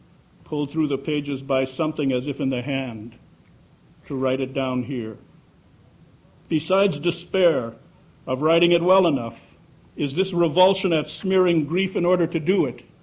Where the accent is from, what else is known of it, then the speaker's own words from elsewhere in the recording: North Dakota, United States; I'm from North Dakota, and we'd say Slough.